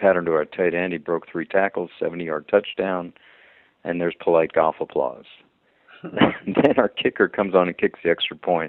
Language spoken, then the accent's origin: English; Washington, District of Columbia, United States; And I am from Washington, D.C. I came back home and went to Georgetown Law School.